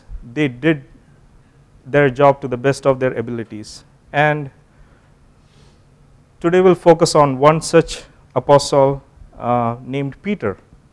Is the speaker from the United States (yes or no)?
no; Kollam, Kerala, India; All our relatives, grandparents, everyone lives here. My wife is from the north, and we are from Kollam, which is south.